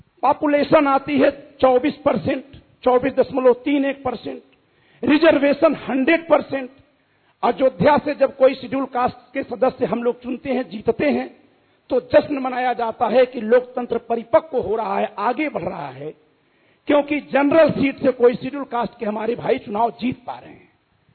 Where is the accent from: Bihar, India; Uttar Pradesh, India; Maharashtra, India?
Uttar Pradesh, India; आपके राज्य में जैसे हम उत्तर प्रदेश से आते हैं